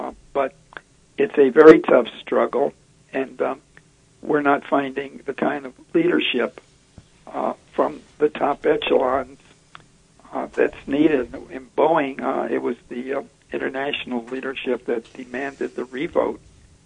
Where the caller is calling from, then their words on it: Cleveland, Ohio, United States; Cleveland, Ohio.